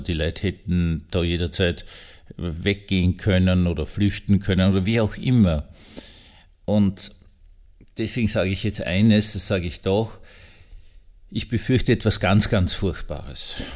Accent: Austria; Sie wissen ja, ich bin Österreicher.

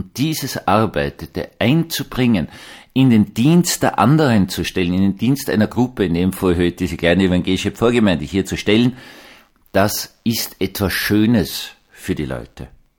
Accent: Vienna, Austria; Was habe ich noch erlebt als Jugendlicher in meiner Heimatgemeinde in Wien-Gumpendorf?

